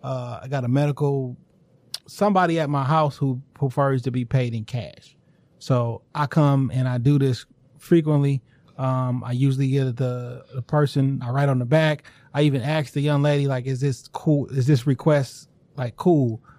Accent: California, United States; I'm from California.

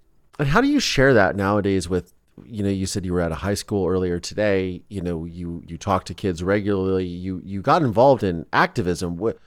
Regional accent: Bryn Mawr, Pennsylvania, United States; born there; So am I. I was born in Montgomery County at Bryn Mawr Hospital.

